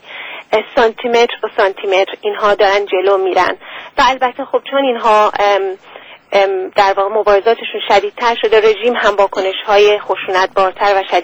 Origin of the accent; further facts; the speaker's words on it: Iran; now in London, United Kingdom; وقتی که من دچار این تبعید ناخواسته شدم واقعا و از ایران به لندن آمدم